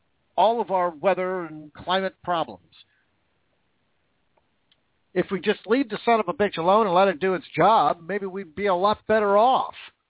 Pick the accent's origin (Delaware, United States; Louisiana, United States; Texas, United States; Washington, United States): Washington, United States; Vancouver; Now, I grew up in Vancouver, Washington. It wasn't that far from Multnomah Falls in Oregon.